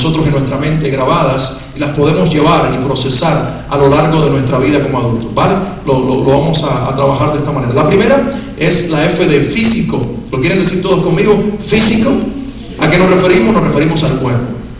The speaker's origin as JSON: {"language": "Spanish", "town": "Santa Clara", "region": "Villa Clara", "country": "Cuba", "tie": "born or raised there", "said": "la ciudad donde yo crecí, nací, de hecho, en mi tierra natal, en Cuba, se llama la ciudad de Santa Clara, y es una ciudad colonial. Yo crecí en el centro de esa ciudad."}